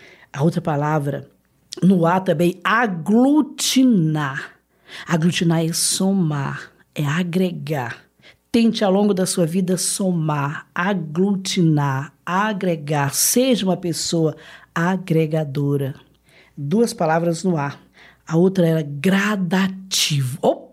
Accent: Ceará, Brazil; moved away as an adult; Casei, vim do Ceará pra cá, tá comigo há 49 anos.

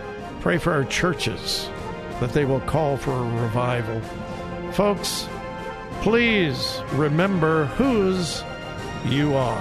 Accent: Los Angeles, California, United States; Hey, I'm from Los Angeles. I've never lived in a downtown, but I love cities.

